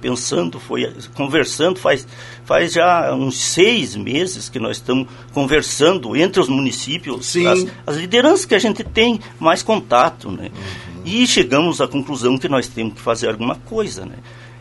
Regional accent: Barracão, Rio Grande do Sul, Brazil; now in Lagoa Vermelha, Brazil; sou natural de Barracão, vim para Lagoa Vermelha

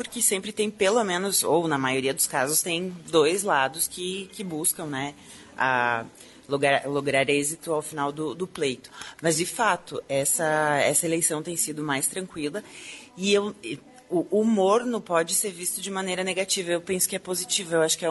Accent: Videira, Santa Catarina, Brazil; Eu sou catarinense.

